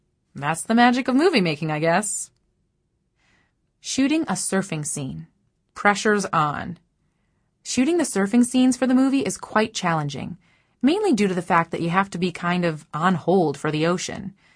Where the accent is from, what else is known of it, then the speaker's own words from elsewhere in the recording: Kauai, Hawaii, United States; My brothers and I were born and raised in Kauai, so we're more kind of on cruise control.